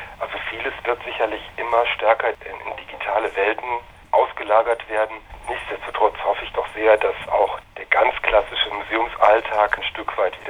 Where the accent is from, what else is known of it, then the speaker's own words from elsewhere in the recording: Aachen, North Rhine-Westphalia, Germany; also born or lived in Belgium; In Deutschland, in Aachen, grenznah, ein Kind der Grenzregion.